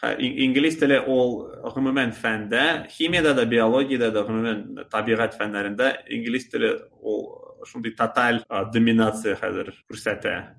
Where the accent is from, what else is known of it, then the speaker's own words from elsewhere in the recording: Kazan, Tatarstan, Russia; also born or lived in -; Анда 2 ел гына укыдым һәм аннан соң киттем урыс мәктәбенә. Тигене шикелле ул средняя школа. Казанда.